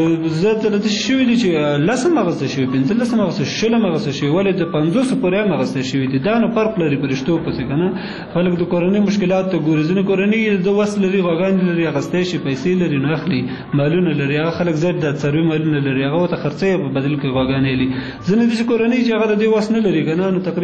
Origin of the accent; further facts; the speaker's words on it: Kunar, Afghanistan; زه اصلا د کونړ ولایت اوسیدونکی یم